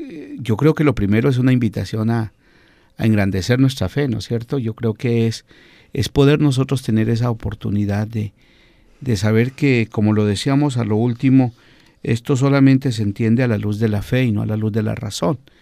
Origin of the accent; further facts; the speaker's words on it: Colombia; Yo recuerdo que en mi país, justo, yo tenía 2 añitos de nacido, cuando el primer Papa que llegó a Colombia